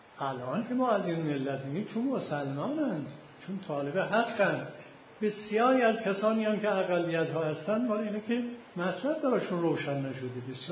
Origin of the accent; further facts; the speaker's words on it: Iran; حالا ما ایرانی هستیم